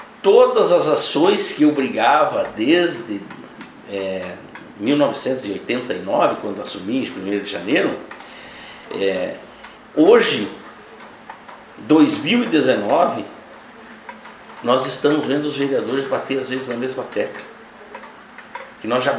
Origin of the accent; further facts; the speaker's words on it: Xanxerê, Santa Catarina, Brazil; born there; Afinal de contas, a nossa família é xanxerense, eu nasci em Xanxerê.